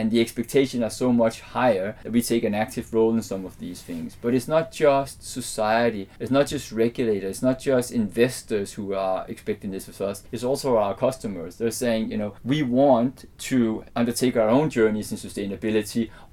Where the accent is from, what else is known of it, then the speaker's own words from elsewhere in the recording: Denmark; English is a second language; now in Singapore; I come from Denmark, where obviously we have a lot of forest